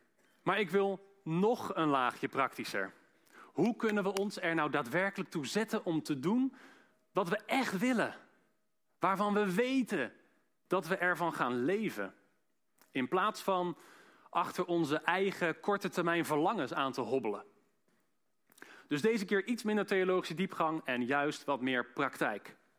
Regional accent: Ede, Gelderland, Netherlands; Ik ben hier samen met mijn vrouw en kinderen. We komen uit Ede.

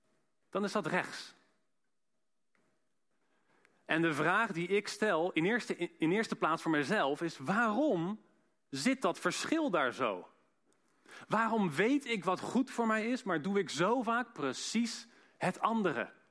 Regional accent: Ede, Gelderland, Netherlands; Ik ben hier samen met mijn vrouw en kinderen. We komen uit Ede.

